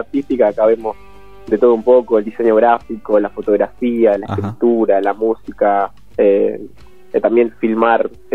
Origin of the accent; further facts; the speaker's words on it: Juan José Castelli, Chaco, Argentina; born there; now in Libertador San Martín, Argentina; Yo soy de Chaco, vivo en Entre Ríos hace ya bastante tiempo. Ajá. Así que bueno, nací en Juan José Castelli.